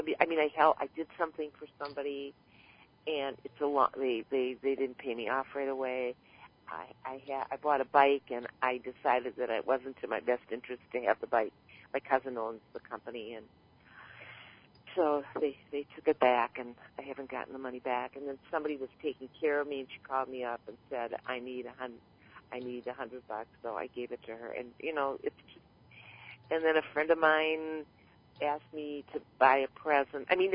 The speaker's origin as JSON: {"language": "English", "town": "Minneapolis", "region": "Minnesota", "country": "United States", "said": "And that's a joke with some friends of mine. I'm from Minneapolis."}